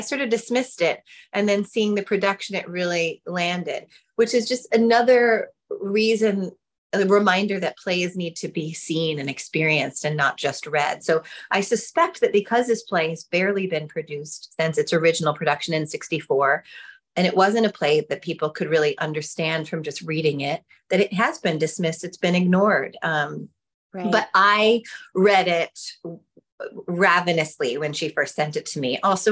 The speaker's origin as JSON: {"language": "English", "town": "New York City", "region": "New York", "country": "United States", "tie": "born or raised there", "said": "My mother wasn't Jewish, but we grew up in New York City. My brothers went to nursery school at the local synagogue."}